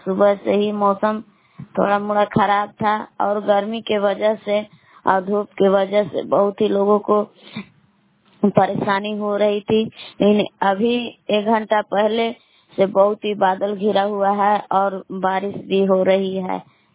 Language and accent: Hindi; Belgaum, Karnataka, India; मैं बेलगाम की निवासी हूँ